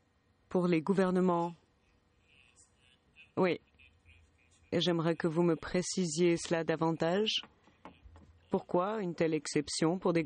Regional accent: Malawi; Je viens du Malawi.

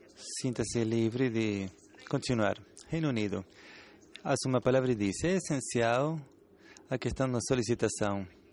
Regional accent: Italy; Portuguese is a second language; eu sou italiano, então preciso de café

